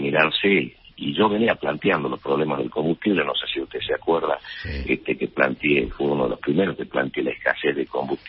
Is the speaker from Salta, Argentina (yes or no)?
yes; Salta, Argentina; Y primero mi patria chica, y mi patria chica es Salta.